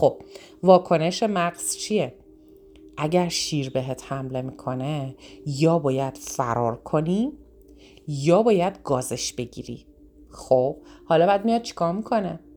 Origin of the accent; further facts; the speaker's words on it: northern Iran, Iran; من دارم مثال های رشتی میزنم، شمالی میزنم به خاطر اینکه خودم شمالی هستم.